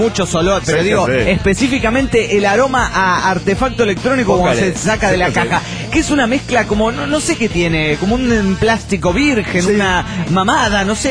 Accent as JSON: {"language": "Spanish", "town": "Delta", "region": "Colorado", "country": "United States", "said": "de Delta Colorado."}